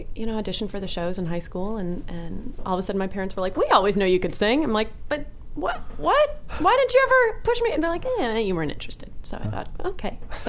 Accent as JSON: {"language": "English", "region": "Florida", "country": "United States", "tie": "born or raised there", "said": "My story is sad to tell. it is, let's see, I grew up in South Florida"}